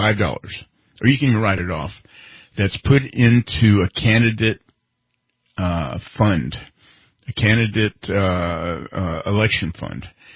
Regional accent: California, United States; That's right. We're from the North State.

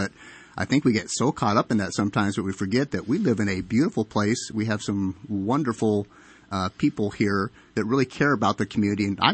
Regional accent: Reading, United States; and I grew up in Reading. This is my hometown

